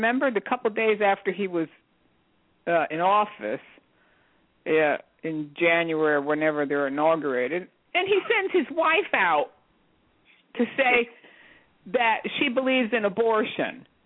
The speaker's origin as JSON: {"language": "English", "country": "United States", "said": "just like I don't call myself a Polish-American, you know. I'm an American because I live in America."}